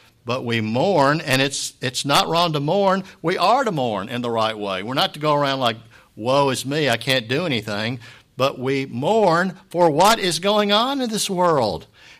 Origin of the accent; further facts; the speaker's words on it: United States; I'm proud that I'm an American. You know, America has done a lot of stupid things, but I'm proud to be an American